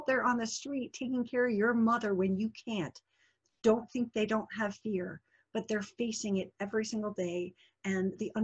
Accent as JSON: {"language": "English", "region": "East Coast", "country": "United States", "said": "And I'm from the East Coast."}